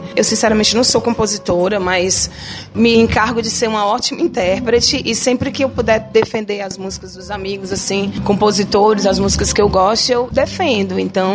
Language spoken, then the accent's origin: Portuguese; Fortaleza, Ceará, Brazil; Sou cearense, nascida e criada aqui, nasci no Papiculi, no Hospital Geral. Sou super daqui, nascida e criada aqui